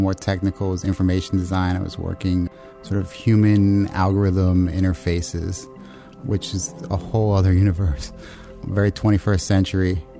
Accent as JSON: {"language": "English", "region": "New York", "country": "United States", "tie": "born or raised there", "said": "I grew up in New York, you know, and I grew up like riding the subway"}